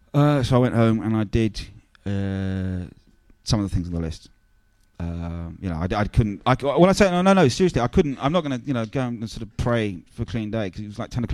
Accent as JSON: {"language": "English", "region": "London", "country": "United Kingdom", "said": "I'm a Londoner"}